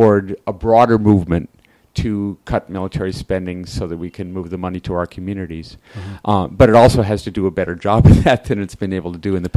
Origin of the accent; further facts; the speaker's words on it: Boston, Massachusetts, United States; particularly in Dorchester and Roxbury, I'm from Dorchester